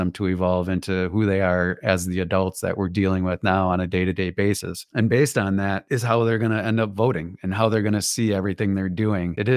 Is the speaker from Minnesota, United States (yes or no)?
no; New Berlin, Wisconsin, United States; I grew up in New Berlin, Wisconsin. I went to Catholic Memorial High School in Waukesha.